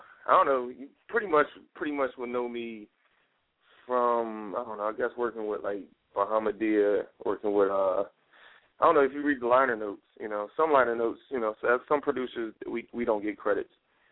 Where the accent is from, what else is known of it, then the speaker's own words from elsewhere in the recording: Delaware, United States; also born or lived in Chester, Pennsylvania; Well, no, I'm originally from Delaware. Well, I was born, if you want to be specific, I was born in Chester, Pennsylvania